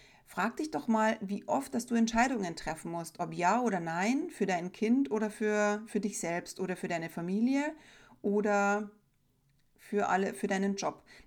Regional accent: Bavaria, Germany; Sie haben so Klangerl, heißt es bei uns in Bayern, so Gelüste, so Verlangen nach etwas Bestimmtem.

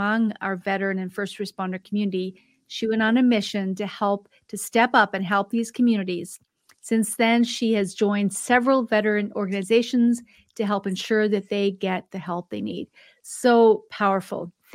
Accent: Canada; where I'm in Canada as well. So we are fellow Canadians here.

